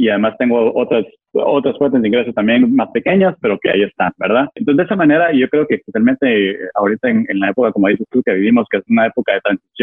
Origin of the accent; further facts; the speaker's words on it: Guatemala; moved away as an adult; now in United States; yo soy originalmente de Guatemala, vine a vivir a Estados Unidos aquí cuando vine a la universidad